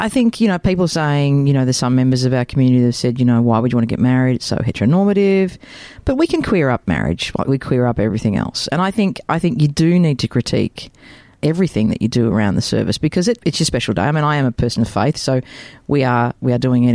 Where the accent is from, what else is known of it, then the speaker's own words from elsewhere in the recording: Melbourne, Victoria, Australia; So I actually grew up in Glen Waverley, so in Melbourne